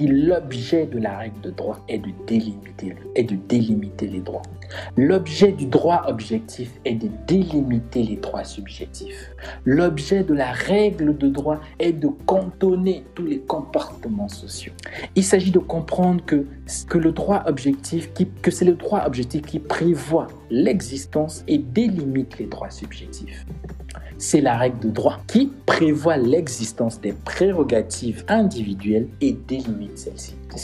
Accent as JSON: {"language": "French", "country": "Gabon", "said": "Puisqu'on est gabonais, pour revenir sur cet exemple, on est gabonais."}